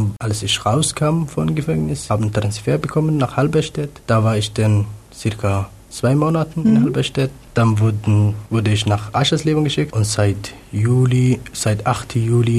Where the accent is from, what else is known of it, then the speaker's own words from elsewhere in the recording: Somalia; German is a second language; now in Germany; Nein, meine Eltern wohnen noch in Somalia. In unserer Stadt und ich bin halt alleine hier in Deutschland